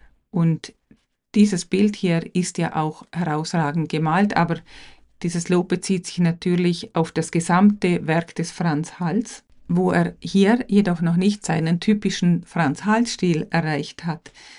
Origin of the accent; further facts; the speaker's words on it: Liechtenstein; ich als Liechtensteiner Kunsthistorikerin bedauere natürlich, dass es nicht mehr in Liechtenstein ist